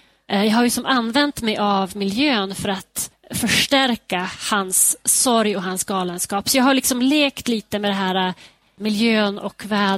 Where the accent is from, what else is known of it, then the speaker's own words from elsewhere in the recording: Skellefteå, Västerbotten County, Sweden; den börjar ju i min hemstad Skellefte och sen går den ända till Norge